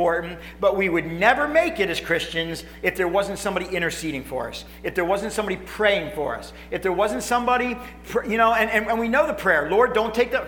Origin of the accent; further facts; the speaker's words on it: United States; America's great. I love being an American. I love this country.